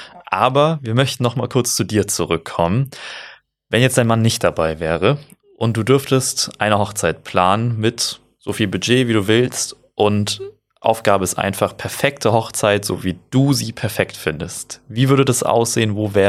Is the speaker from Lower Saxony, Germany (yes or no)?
no; Baden-Württemberg, Germany; Ich komme aus Baden-Württemberg an der Nähe zu Rheinland-Pfalz